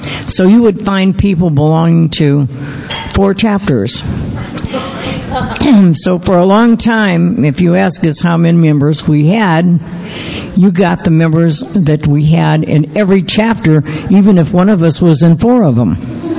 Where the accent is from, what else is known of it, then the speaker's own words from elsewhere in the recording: Missouri, United States; now in California, United States; I was new. I was from Missouri, and I hadn't been here a long time